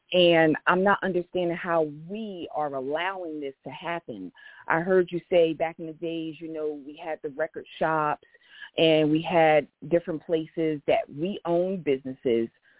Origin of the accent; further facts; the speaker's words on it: Patterson, United States; I was born and raised in Patterson, went to the schools here in Patterson, and I'm now raising my children here in Patterson.